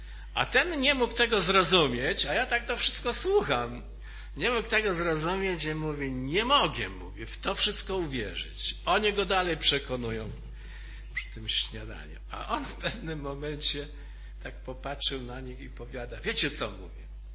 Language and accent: Polish; Oświęcim, Lesser Poland, Poland; my jesteśmy z prowincji, bo z Oświęcimia.